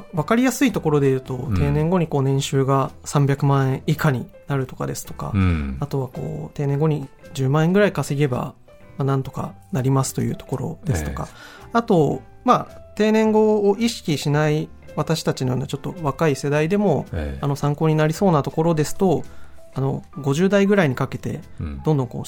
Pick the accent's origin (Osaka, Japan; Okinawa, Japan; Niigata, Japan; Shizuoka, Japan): Niigata, Japan; Sado; はい佐渡島の